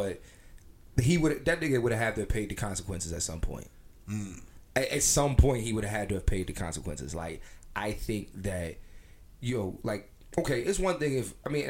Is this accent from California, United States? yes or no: no; Brooklyn, New York, United States; Like, nigga, I'm from Brooklyn.